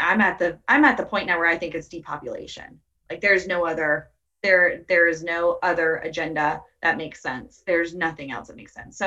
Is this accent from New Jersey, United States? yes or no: no; Tampa, Florida, United States; Well, I'm from Tampa